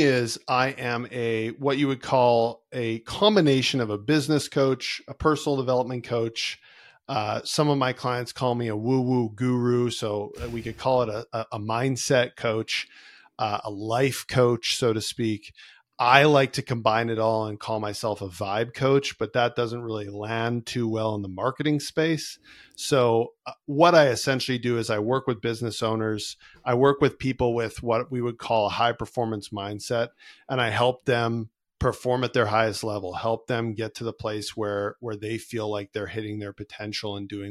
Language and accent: English; Canada; I'm Canadian kid